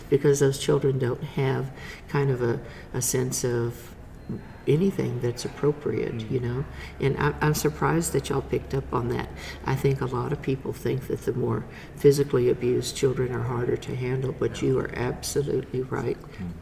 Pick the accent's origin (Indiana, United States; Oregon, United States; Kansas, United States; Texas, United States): Texas, United States; Giddings; I grew up in Giddings, which is a little town between Austin and Houston on 290, and went to Giddings High School